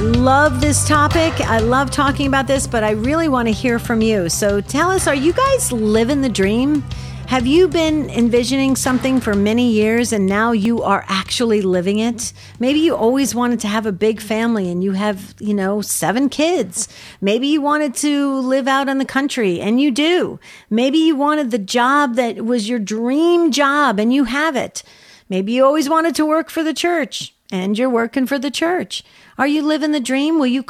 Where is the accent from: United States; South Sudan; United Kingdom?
United States; New Jersey; also born or lived in Arizona; I was raised in New Jersey. After 9/11 happened, I was in Arizona for many years, and I had to go back to Ground Zero.